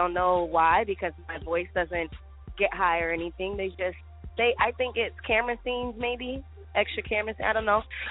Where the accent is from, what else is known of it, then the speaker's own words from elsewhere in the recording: Queens, New York, United States; You know, we are from Queens originally.